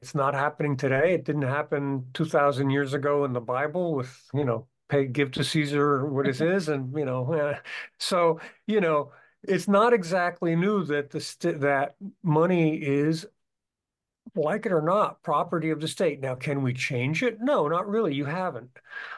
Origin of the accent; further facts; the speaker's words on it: Pordenone, Friuli-Venezia Giulia, Italy; I am from a town called Pordenone, Pordenone, Pordenone, Italy, which is north of Venice, and I just closed on a new flat in my hometown today